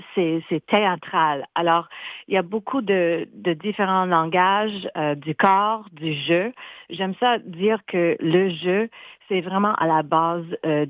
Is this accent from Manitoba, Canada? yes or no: yes; Manitoba, Canada; Je viens de Manitoba, alors fierté aux Franco-Manitobaines.